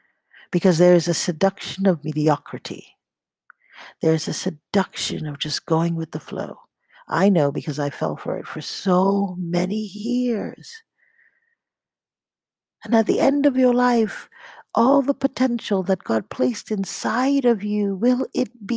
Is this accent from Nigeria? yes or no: yes; Nigeria; even though I was raised in Nigeria and my family is Nigerian and I know our quote-unquote ancestral lands